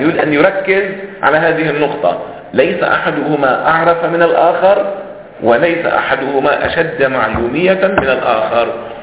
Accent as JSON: {"language": "Arabic", "country": "Lebanon"}